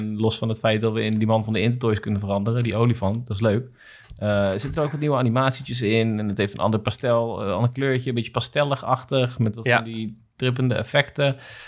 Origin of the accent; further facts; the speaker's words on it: Netherlands; is voor ons misschien als Nederlanders niet het meest relevante ooit, wandelroutes.